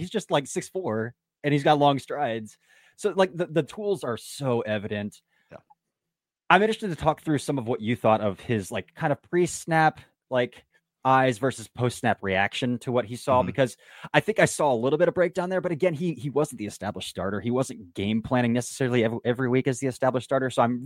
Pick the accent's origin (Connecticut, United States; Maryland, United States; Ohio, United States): Ohio, United States; I'm from Ohio. So I watched a lot of Terrell Pryor growing up